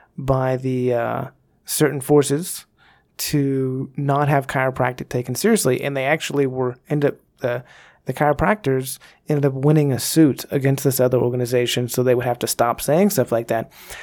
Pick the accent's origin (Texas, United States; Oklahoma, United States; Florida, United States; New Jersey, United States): Texas, United States; Dallas; so I grew up in Dallas. There's this very famous Dallas cowboy named Bob Lilly.